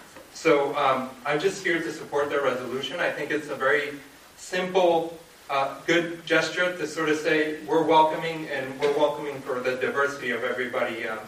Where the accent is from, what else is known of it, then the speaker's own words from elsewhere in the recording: Mexico; now in Rockland, United States; I actually am an immigrant. I grew up in Mexico to a Mexican father and American mother, and I grew up there, and then we moved up here, and eventually I made my way over to Maine, ended up in Rockland